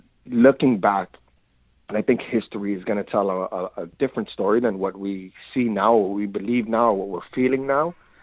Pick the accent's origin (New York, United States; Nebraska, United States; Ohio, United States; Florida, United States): New York, United States; Williamsburg; The growing up in Williamsburg during that time was extremely difficult for me and most of my family.